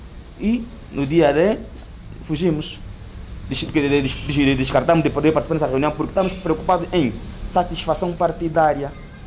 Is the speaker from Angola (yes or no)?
yes; Luanda, Angola; now in Lunda Norte, Angola; Sou natural de Luanda, do município de Kazenga. Já vivo na Lunda Norte há mais de 18 anos, né? E sinto-me bem aqui, estar aqui na Lunda Norte. E também, então, essa acho que é a segunda província que eu escolhi para ser natural.